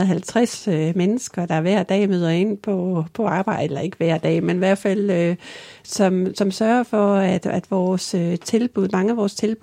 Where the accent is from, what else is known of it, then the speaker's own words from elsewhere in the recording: Vejle, Region of Southern Denmark, Denmark; accent: Vejle; jeg kommer egentlig fra østkysten af. Mm. Måske kan man høre, at jeg er vejlenser. Ja. Fordi det er sådan ærkevejlenser. Og jeg har altid boet i og omkring Vejle. Og det gør jeg også i dag.